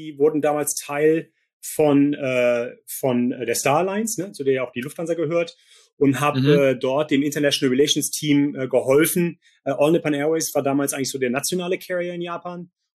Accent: Gummersbach, North Rhine-Westphalia, Germany; Ja, ich komme original aus Gummersbach und das ist eine Dreiviertelstunde östlich von Köln.

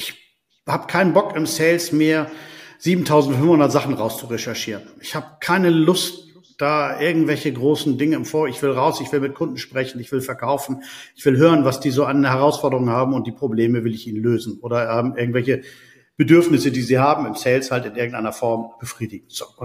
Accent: Hamburg, Germany; ich komme aus dem hohen Norden. Da gibt es eine Stadt in der Nähe, die heißt Hamburg, wo ich aufgewachsen bin.

